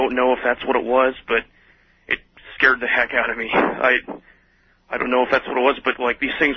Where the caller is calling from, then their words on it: Iowa, United States; I'm calling you from Central Iowa.